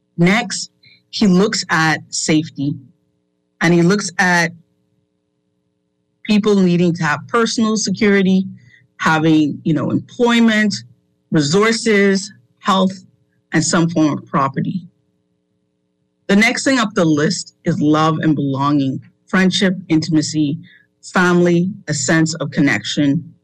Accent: Bahamas; And so to be in my home country and see the way things are in this billion-dollar economy and that we don't have more Bahamians rising up

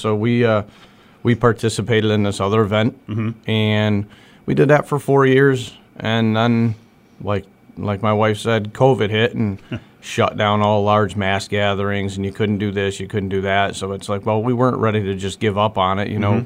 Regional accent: North Adams, Massachusetts, United States; now in Pittsfield, United States; I'm not from here in Pittsfield. I lived here for 18 years now, but I'm originally from North Adams

